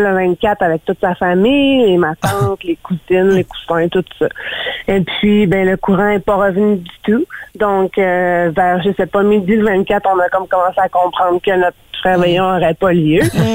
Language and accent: French; Alma, Quebec, Canada; Moi, je viens d'Alma, au lac Saint-Jean, okay.